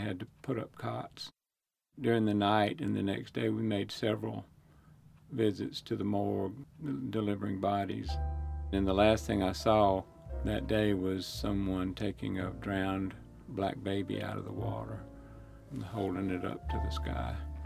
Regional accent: the South, United States; I grew up in the Jim Crow South. It was hard to understand some things.

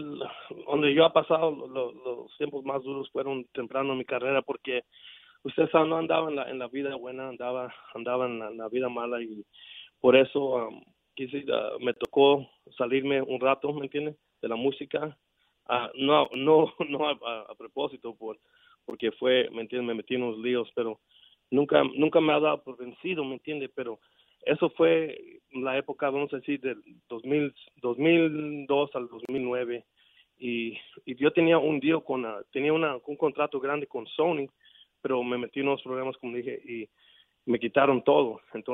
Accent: Houston, Texas, United States; de donde estoy, yo soy de Houston, Texas, ¿verdad?

